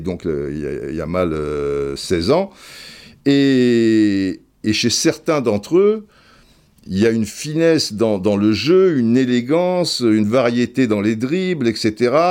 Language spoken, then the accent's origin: French; France; bah perso, même si je suis français, je trouve que c'est une bonne chose pour le football